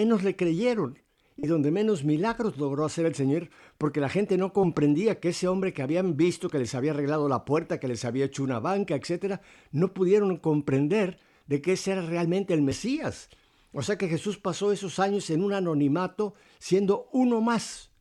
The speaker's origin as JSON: {"language": "Spanish", "country": "Mexico", "said": "en mi país, México"}